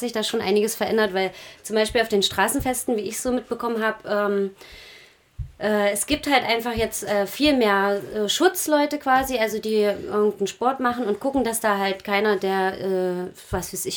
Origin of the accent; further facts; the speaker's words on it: Dessau-Roßlau, Saxony-Anhalt, Germany; ich komme ja aus Dessau-Roßlau und bin auch als Jugendliche in ein sogenanntes AJZ, also Alternatives Jugendzentrum, regelmäßig gegangen, seit ich 14 war.